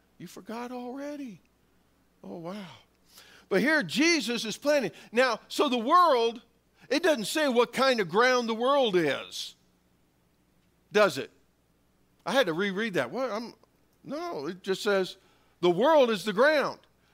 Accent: Kansas, United States; farmers would say, okay, 2 years in the week because I'm from Kansas.

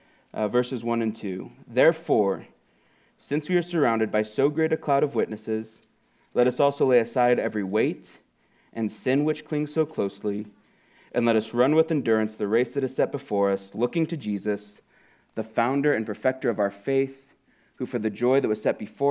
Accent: Swink, Colorado, United States; Growing up in Swink, Colorado, so southeast, I was always the person like, oh, you're from Colorado, how's the skiing?

